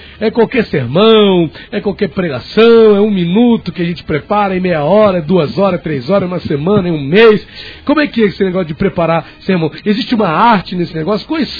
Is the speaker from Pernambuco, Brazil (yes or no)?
no; Duque de Caxias, Rio de Janeiro, Brazil; Eu gosto de Caxias, eu sou de Duque de Caxias